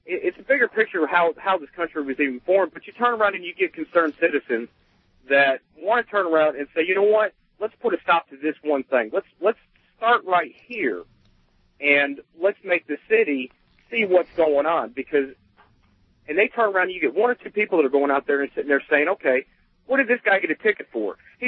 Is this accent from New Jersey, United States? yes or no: no; Chicago, Illinois, United States; And now, originally I come from Chicago, and, you know, they were everywhere out there.